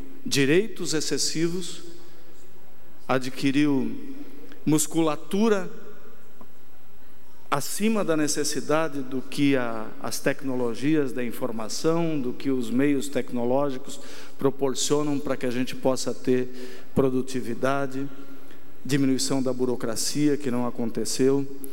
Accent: Rio do Sul, Santa Catarina, Brazil; nós que somos brasileiros, catarinenses, eu, rio-sulense, e que temos assim uma garra muito grande de defender a nossa nação

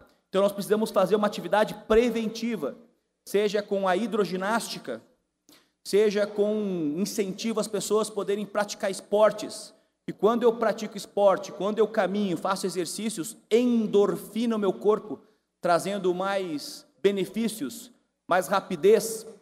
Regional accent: Lages, Santa Catarina, Brazil; E para Lages, que é a minha terra, nós estamos entregando um centro de hidroterapia moderno

